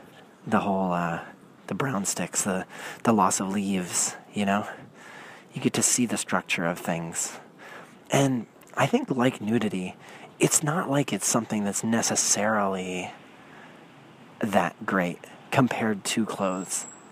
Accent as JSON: {"language": "English", "region": "Pacific Northwest", "country": "United States", "tie": "born or raised there", "said": "we grew up out west in the Northwest, which is really green, constantly green."}